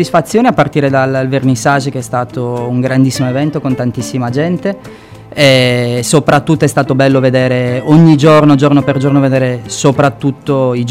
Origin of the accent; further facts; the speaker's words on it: Cagliari, Sardinia, Italy; perché io sono di Cagliari, sono felice di essere qua